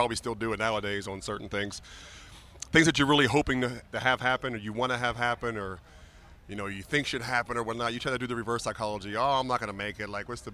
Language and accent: English; Pittsburgh, Pennsylvania, United States; I grew up in Pittsburgh as a big Steeler fan, obviously.